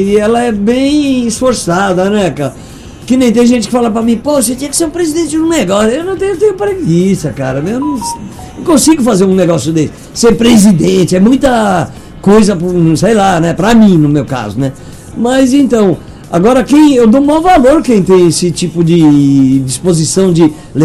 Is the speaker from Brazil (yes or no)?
yes; São Paulo, Brazil; eu sou paulistano de natureza, só que skatista eu sou São Bernardino, brother.